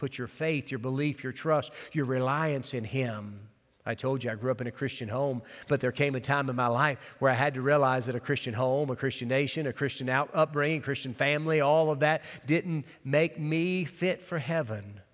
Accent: West Virginia, United States; You know, I'm from West Virginia.

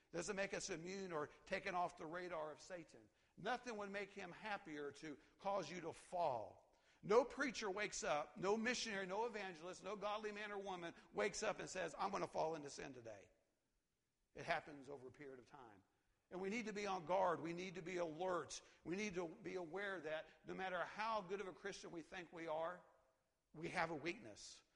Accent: Tennessee, United States; I'm glad to be back in East Tennessee. I'm from East Tennessee

